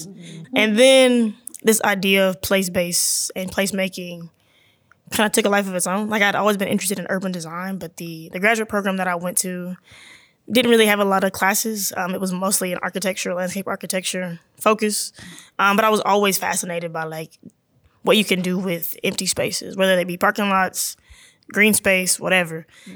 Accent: Texas, United States; I'm always very transparent that I'm not from South Dallas. I'm from a suburb 20 minutes away.

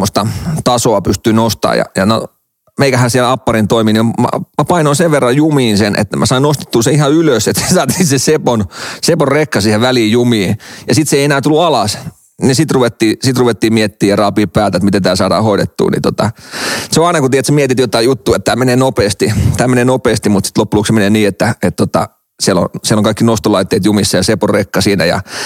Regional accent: Helsinki, Uusimaa, Finland; mä oon malmilaisia lähtöisin ja pyörinyt pienen ikäni täällä.

